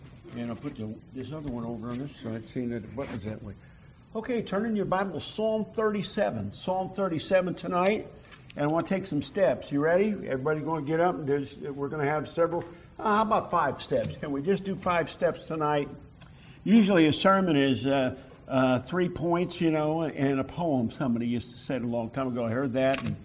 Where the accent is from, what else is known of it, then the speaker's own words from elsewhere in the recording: New York, United States; I was brought up in Catholicism, upstate New York